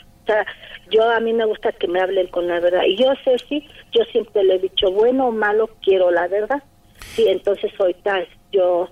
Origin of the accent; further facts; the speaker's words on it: Mexico City, Mexico; yo soy chilanga. Y como soy chilanga